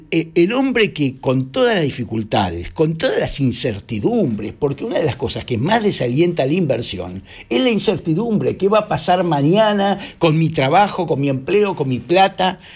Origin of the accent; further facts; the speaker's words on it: Argentina; Estamos acostumbrados porque somos argentinos y porque hemos pasado las mil y una.